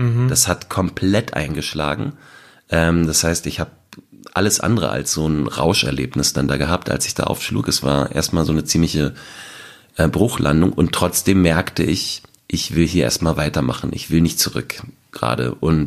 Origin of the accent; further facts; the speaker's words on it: Berlin, Germany; Ich komme eben aus Berlin